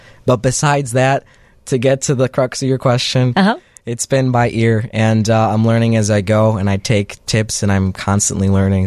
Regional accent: Park Ridge, Illinois, United States; also born or lived in Glenview / Chicago; now in Northbrook, United States; I grew up, well, kind of all over the place, in a suburb called Park Ridge and a suburb called Glenview.

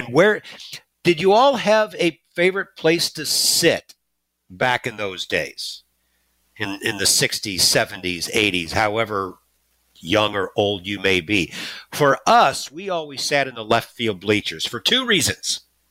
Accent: St. Louis, Missouri, United States; growing up in St. Louis in the 60s and 70s and falling in love with baseball, and how can you not, as a local St. Louisan, become such a Cardinals fan?

